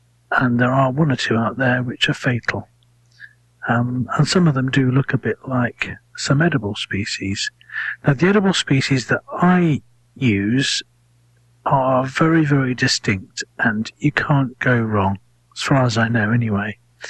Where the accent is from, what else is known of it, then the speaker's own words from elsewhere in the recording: United Kingdom; But I don't understand what fall is, because I'm British.